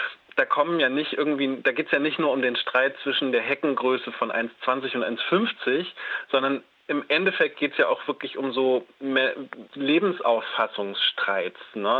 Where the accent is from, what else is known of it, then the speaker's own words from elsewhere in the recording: West Germany, Germany; wir sind beide ja im Westen groß geworden. Meine Eltern kommen jetzt zwar aus dem Sozialismus, aber eben nicht aus der DDR.